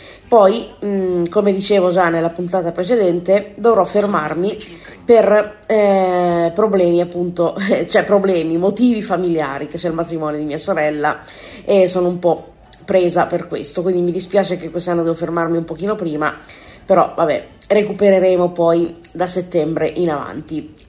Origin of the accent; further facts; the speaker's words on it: Como, Lombardy, Italy; io sono di Como